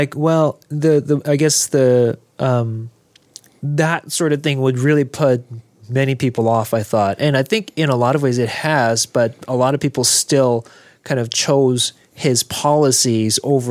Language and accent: English; South Korea; I was born and raised in Korea, like most of you know.